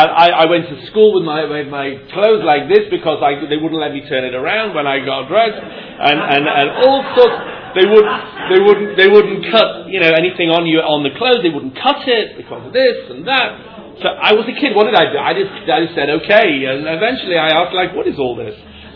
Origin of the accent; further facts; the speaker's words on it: England, United Kingdom; When I was growing up in England, the number 13 was absent from all the streets.